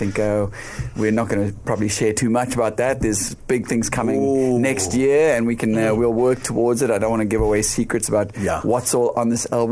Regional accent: Muizenberg, Western Cape, South Africa; You know, I come from Muizenberg all the way down south

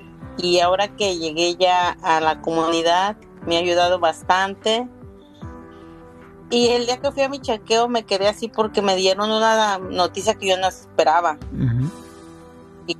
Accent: Mexico; moved away as an adult; now in United States; Yo soy mexicana, tengo 44 años, tengo 25, 26 viviendo aquí en Estados Unidos.

